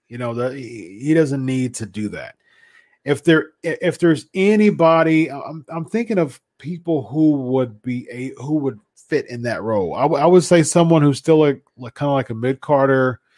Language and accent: English; North Dakota, United States; Brock wrestled at Bismarck State College way back in the day in my home state of North Dakota.